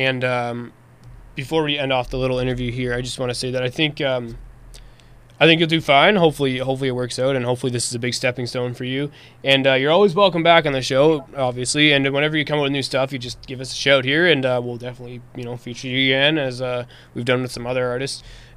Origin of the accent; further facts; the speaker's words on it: Toronto, Ontario, Canada; I mean, growing up, I'm from Toronto, Canada, and a lot of my listeners are Canadian, and cheerleading isn't exactly the biggest thing up here.